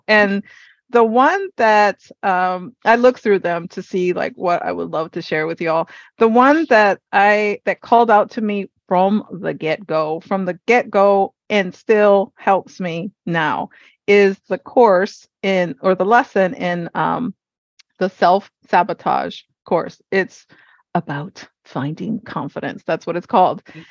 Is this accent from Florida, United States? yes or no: no; Hawaii, United States; because I was born and raised in Hawaii. I come from a Mexican household who eats Mexican food.